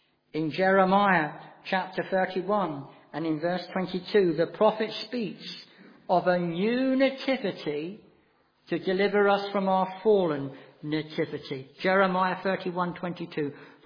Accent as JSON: {"language": "English", "region": "South West England", "country": "United Kingdom", "tie": "born or raised there", "said": "I was brought up in North Devon, and I was converted as a teenager in the 1960s."}